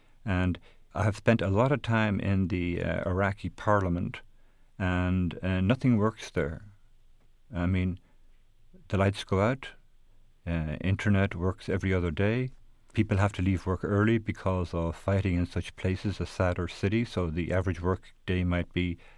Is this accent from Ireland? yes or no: yes; Ireland; also born or lived in Northern Ireland; I lived in Northern Ireland and I'm Irish and learned not to take sides